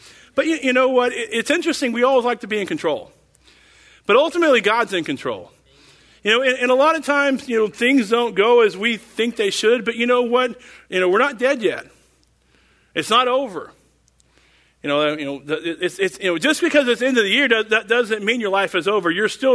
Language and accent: English; Tulsa, Oklahoma, United States; because I'm just from Tulsa and didn't know Dallas as well.